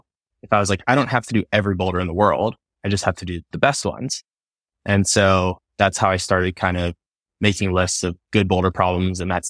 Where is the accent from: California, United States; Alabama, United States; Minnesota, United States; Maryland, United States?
Maryland, United States; And I grew up in Maryland and I wanted to do every single boulder at the crag